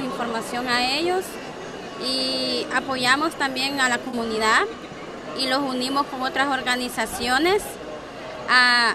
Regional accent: Honduras; Hondureña. Y de Honduras solo yo y mi esposo estábamos asistiendo a las reuniones.

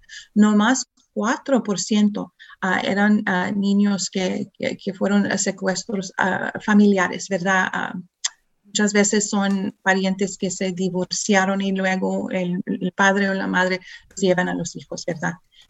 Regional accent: Texas, United States; Spanish is a second language; now in Austin, United States; soy de Texas. Estoy hablando con ustedes desde Austin. Quiero decir perdón, lo entiendo mejor que lo puedo hablar. Soy de Texas y hay veces que hablo en Tex-Mex.

